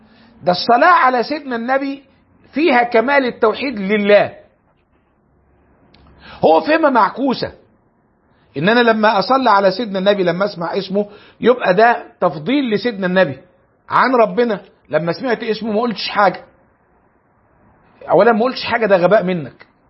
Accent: Cairo Governorate, Egypt; وما كانش ايامنا ما عندنا في مصر كلها القاهره الا معهدين 2 للاعدادي وواحد للثانوي، جيلنا عانى كتير يعني

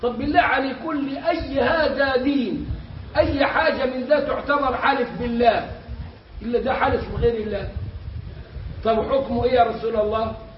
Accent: Egypt; النبي ده مفتاح كلامنا كمصريين

